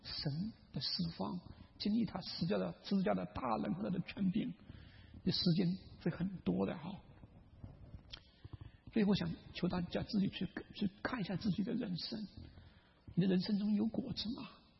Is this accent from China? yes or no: yes; China; 你知道我们中国人有个故事叫这个头悬梁锥刺股